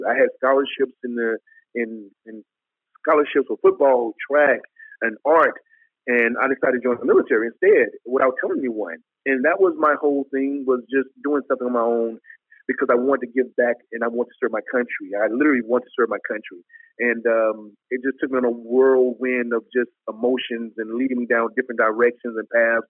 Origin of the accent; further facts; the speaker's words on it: Mississippi, United States; Like I said, I was from Mississippi. I was just a guy who loved to cook